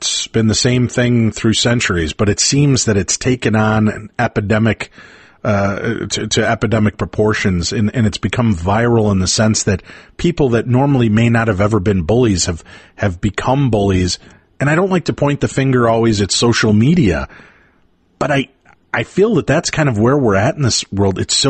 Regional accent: Roselle, Illinois, United States; I grew up in Illinois, Roselle, Illinois, and I was bullied pretty much from first grade through the middle part of fourth grade, mercilessly.

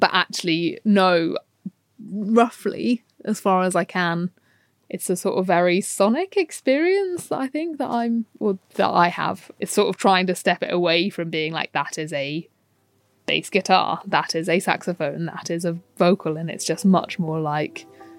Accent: London, United Kingdom; Yeah, I was growing up in London.

